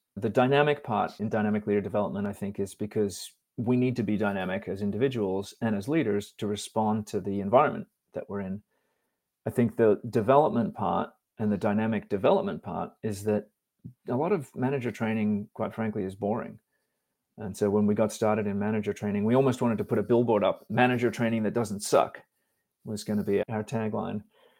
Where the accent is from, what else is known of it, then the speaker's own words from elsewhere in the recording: Texas, United States; born there; Ironically, I was born in Texas.